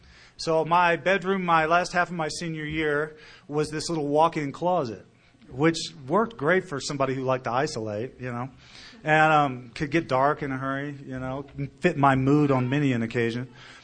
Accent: Texas, United States; And I was from Texas, shoot, you know. I mean, it's a rodeo, right? So I grew up in a family full of alcohol.

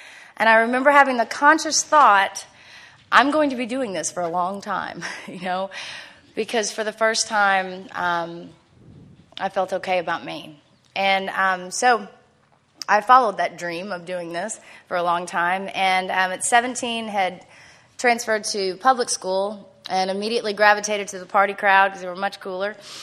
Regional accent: San Antonio, Texas, United States; I'm from San Antonio. It's so dumb. Anyway, but come from a great family.

